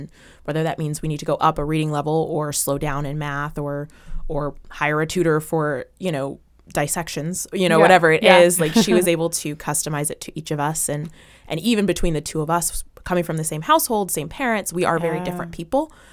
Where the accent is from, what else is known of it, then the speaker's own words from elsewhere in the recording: Virginia Beach, Virginia, United States; I grew up in Virginia Beach, in the Kempsville area.